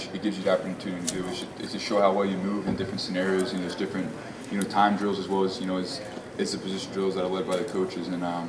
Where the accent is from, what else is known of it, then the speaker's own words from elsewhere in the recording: Cincinnati, Ohio, United States; it was difficult to get some of those games because I was from Cincinnati. We didn't get a lot of those games up in Cincinnati